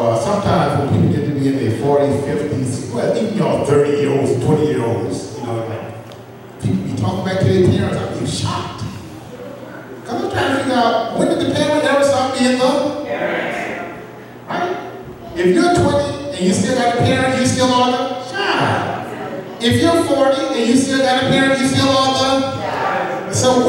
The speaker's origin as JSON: {"language": "English", "town": "Atlanta", "region": "Georgia", "country": "United States", "tie": "born or raised there", "said": "Well, I grew up down in Georgia, Atlanta."}